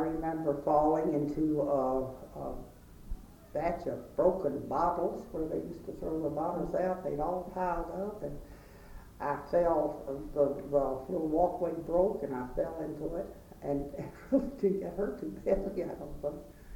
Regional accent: Early Times, Kentucky, United States; I was born in Early Times, Kentucky, which was, of course, a little, I don't think it was, I don't know what it was. It was just a post office, I suppose, and a distillery. And I went to school briefly at, for several years, at the country school across the way

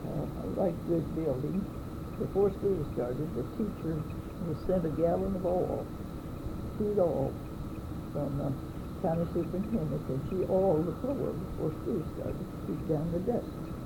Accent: United States; born there; I was born in 1914 in the Hydro community.

